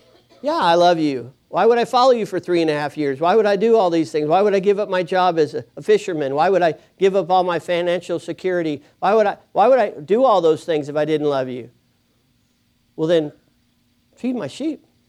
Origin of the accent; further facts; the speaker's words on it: California, United States; as I'm from California a little bit here.